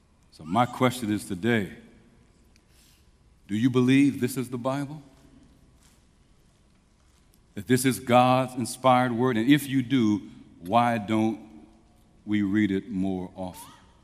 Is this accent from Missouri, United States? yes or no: yes; St. Louis, Missouri, United States; When I was growing up in St. Louis, Missouri